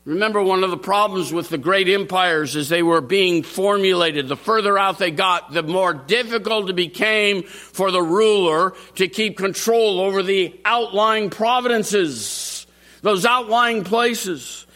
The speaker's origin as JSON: {"language": "English", "country": "United States", "said": "For me, as an American, who, though I recognize that in our own country there is a lot of deceit and greed"}